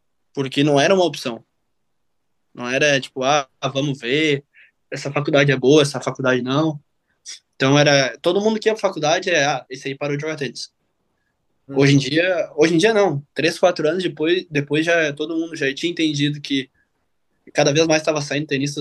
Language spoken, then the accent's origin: Portuguese; Rio Grande do Sul, Brazil; porque a gente é de uma cidade pequena, a gente é do interior do Rio Grande do Sul